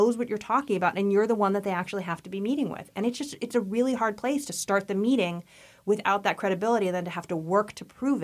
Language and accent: English; United States; I go abroad on international trips and no one expects that I'm actually an American.